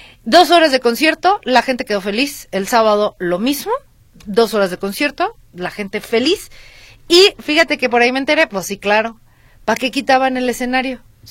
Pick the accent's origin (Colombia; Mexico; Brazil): Mexico; Digo, pues trabajamos fuerte en todos lados, todos los mexicanos somos súper trabajadores